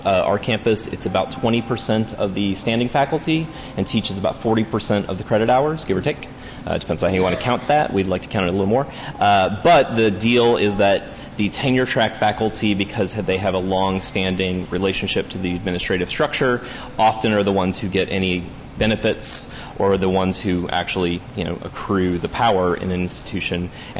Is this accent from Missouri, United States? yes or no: yes; Missouri, United States; I'm originally from Missouri, which does not let most of its educational sector unionize.